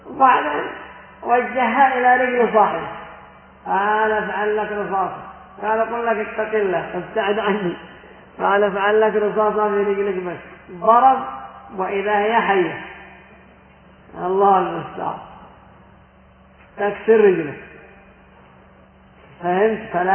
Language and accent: Arabic; Yemen; وعندنا في اليمن فوضى في هذا السلاح، فوضى عارمة